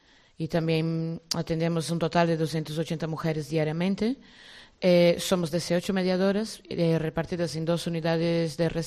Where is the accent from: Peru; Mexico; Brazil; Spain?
Brazil; Spanish is a second language; moved away as an adult; Yo era estudiante de Derecho en Brasil, tenía 23 años. Y por la crisis en mi país